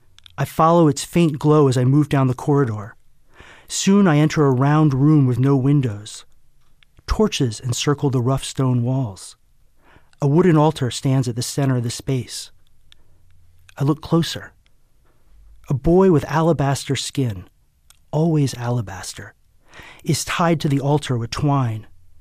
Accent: Aruba; growing up in Aruba, I think, made me always sort of look at the United States with a little bit of an outside eye

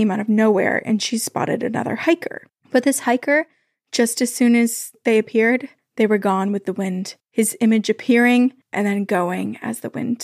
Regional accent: Wolfeboro, New Hampshire, United States; I knew about the Wiley house as I grew up in Wolfboro.

